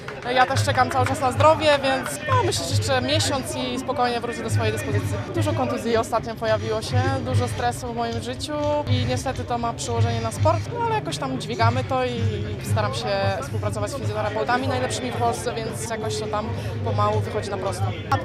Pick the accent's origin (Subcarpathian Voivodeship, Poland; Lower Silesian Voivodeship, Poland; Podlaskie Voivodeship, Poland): Podlaskie Voivodeship, Poland; Białystok; przyjeżdżam tu, bo to jest moje rodzinne miasto